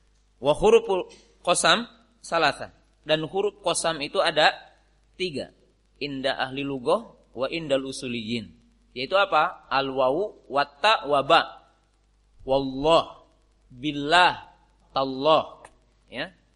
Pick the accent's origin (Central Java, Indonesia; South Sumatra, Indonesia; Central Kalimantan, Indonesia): Central Java, Indonesia; Kalau orang mungkin Jawa, Jawa Tengah, saya orang Jawa, itu sulit bilang ngain ya